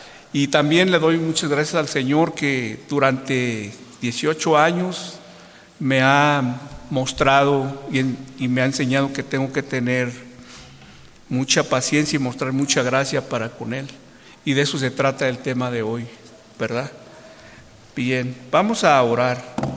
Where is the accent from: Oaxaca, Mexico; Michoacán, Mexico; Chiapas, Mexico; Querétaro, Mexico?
Michoacán, Mexico; Morelia; moved away; yo conozco por ahí, yo soy de Morelia y me gustaría algún día regresar a Morelia